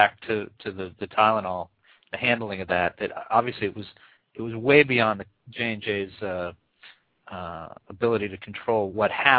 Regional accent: New Brunswick, New Jersey, United States; I remember I grew up in the Central Jersey area, New Brunswick, North Brunswick area, where Johnson & Johnson's headquartered.

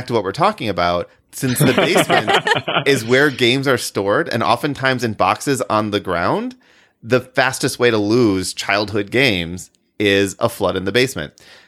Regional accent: Midwest, United States; I mean, I grew up in the Midwest, so it's like everybody has a basement.

